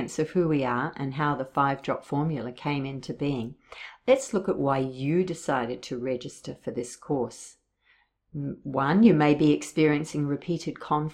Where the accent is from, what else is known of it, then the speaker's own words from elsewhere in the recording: Australia; now in Auckland, New Zealand; I hail from Australia, thus the accent. And I serve at the Hare Krishna School that we have here in Auckland.